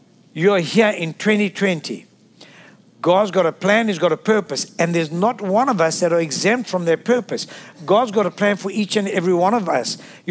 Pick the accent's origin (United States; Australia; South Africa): South Africa; You see, I'm from South Africa